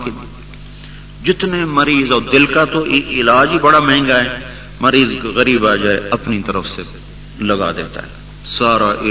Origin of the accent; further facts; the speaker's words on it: Tulamba, Punjab, Pakistan; ہمارا home town تلمبہ ہے، تلمبہ کے ساتھ ہمارا گاؤں ہے،